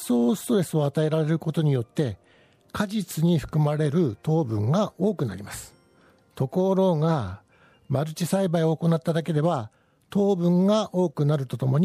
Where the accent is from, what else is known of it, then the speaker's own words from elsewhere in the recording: Akita, Japan; now in Kagawa, Japan; はい、秋田県の出身です。